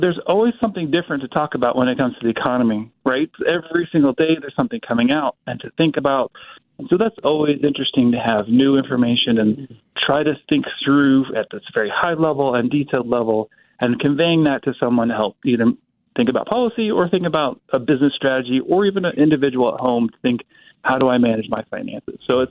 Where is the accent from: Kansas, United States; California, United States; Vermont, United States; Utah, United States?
Kansas, United States; Topeka; I moved away and didn't even know Wichita existed, shockingly, when I grew up in Topeka. And came back